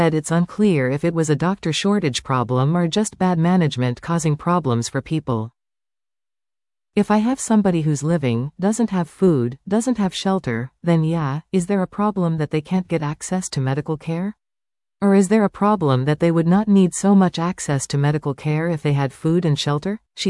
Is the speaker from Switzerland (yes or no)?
no; Canada; also born or lived in United States; as you know, I'm Canadian, but I did my university training in another country called the United States.